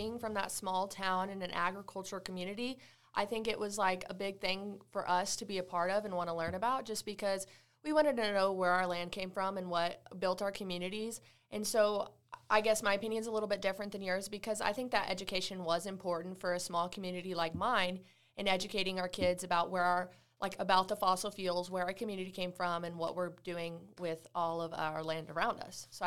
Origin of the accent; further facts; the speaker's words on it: Wilson, Texas, United States; I am from Wilson, Texas, and I grew up on a farm. I am a farmer's daughter. We raise cattle, cotton, alfalfa, and different types of hay.